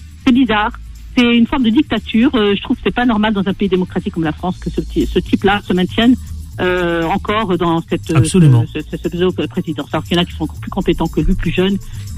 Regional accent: Béjaïa, Béjaïa Province, Algeria; parce qu'il est quand même allé à Béjaïa, c'est ma ville, hein, je suis de Béjaïa

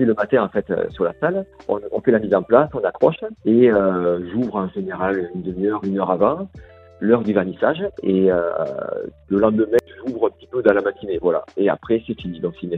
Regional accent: Montpellier, Occitanie, France; now in Aveyron, France; Voilà, moi je suis pas originaire du Tarn, je réside dans l'Aveyron. Voilà, sinon je suis originaire à la base de Montpellier.

